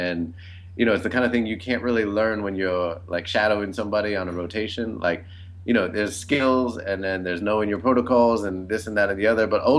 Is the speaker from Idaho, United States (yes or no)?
no; Boston, Massachusetts, United States; I didn't grow up here. I grew up in Boston. I've been here for 12 years now